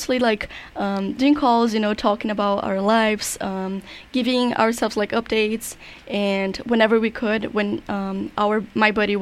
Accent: Brazil; But basically, I am from Brazil.

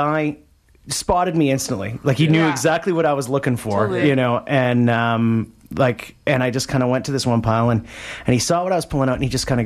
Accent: Vancouver, British Columbia, Canada; when he found out I was from Vancouver, he already knew about Fake Jazz Wednesdays

